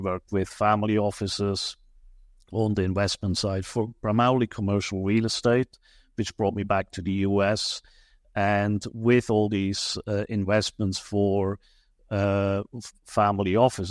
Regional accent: Switzerland; moved away as an adult; I was born in Switzerland, went to school in Switzerland, and after I graduated, I was going into a program in New York

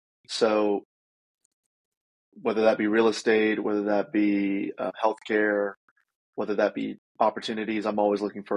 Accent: United States; born there; I was born in America where it wasn't like that.

